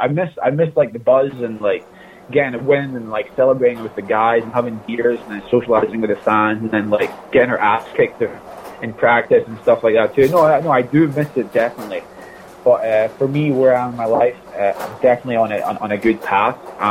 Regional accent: Scotland, United Kingdom; being a Scotsman, I definitely take a lot of pride in who I am in the Scottish culture

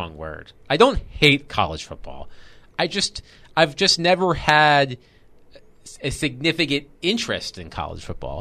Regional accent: Virginia Beach, Virginia, United States; So I was raised in Virginia Beach, Virginia, and the Hampton Roads area of Virginia, which includes Norfolk and Hampton and Newport News and Chesapeake

